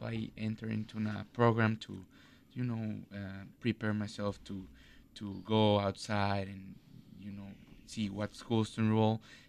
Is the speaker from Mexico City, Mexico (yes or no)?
yes; Mexico City, Mexico; now in Delafield, United States; I'm from Mexico.